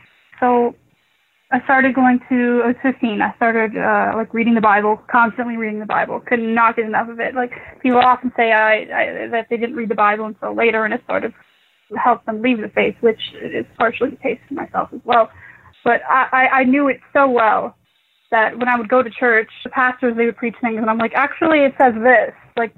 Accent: Minnesota, United States; now in Ohio, United States; I'm in Ohio now. I was born and raised in Minnesota, so I'm in Ohio now, living with some people.

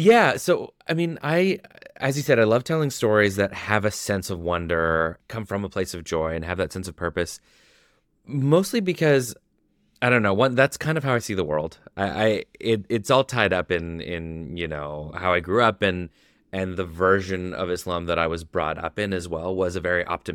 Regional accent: Canada; we're 10 years old. We're Canadian.

